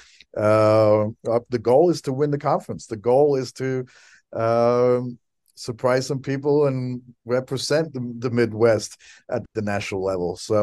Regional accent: Wales, United Kingdom; first language Welsh; English is a second language; So my first language is Welsh as well. So he sang … which is we're still here. Mm-hmm. And I am a passionate Welshman, and that often comes out on the sideline.

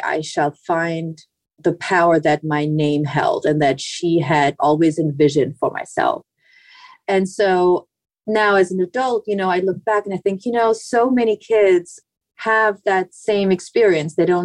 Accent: Germany; all the stuff that I had forgotten growing up in Germany.

